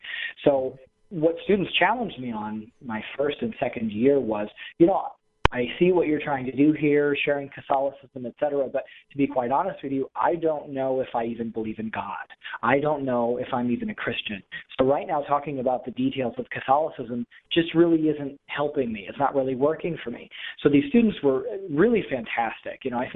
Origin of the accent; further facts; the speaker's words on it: Iowa, United States; I left doing religious education work for a parish in Dubuque, Iowa, pretty close to my hometown